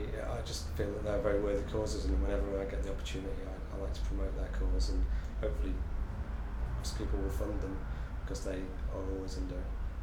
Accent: Leeds, Yorkshire and the Humber, United Kingdom; 39, and I'm from Leeds, West Yorkshire.

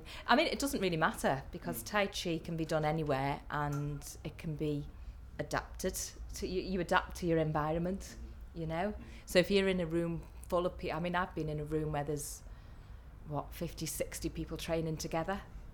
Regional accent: Liverpool, North West England, United Kingdom; also born or lived in Newcastle; Right, I am from Liverpool. I lived up in, my mum's a Geordie, so we lived up in Newcastle for a couple of years in my very early years. We've still got family up there.

